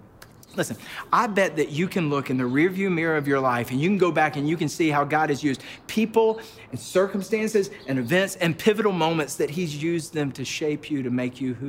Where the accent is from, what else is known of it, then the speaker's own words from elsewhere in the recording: Georgia, United States; And I'm like, no way, like we're from Georgia. And he said, I'm from Gwinnett. And I'm like, no way, we're from Gwinnett.